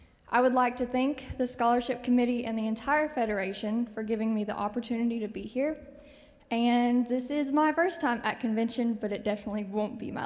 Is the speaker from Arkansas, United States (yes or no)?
no; Dayton, Tennessee, United States; I am from Dayton, Tennessee.